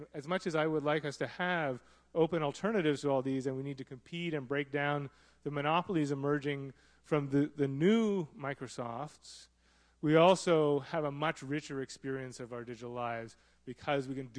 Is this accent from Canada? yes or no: yes; Canada; As a Canadian